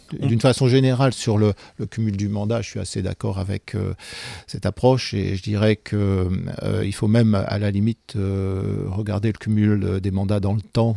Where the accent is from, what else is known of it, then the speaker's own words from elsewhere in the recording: Blangy-sur-Ternoise, Hauts-de-France, France; Plus exactement, je suis originaire du Ternois. J'ai passé ma jeunesse à Blangy-sur-Ternoise.